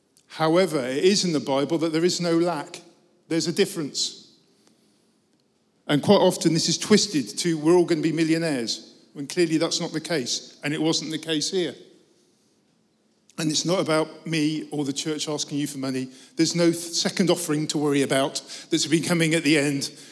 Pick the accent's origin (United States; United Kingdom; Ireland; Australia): United Kingdom; firstly, we're British and we don't talk about money in the United Kingdom.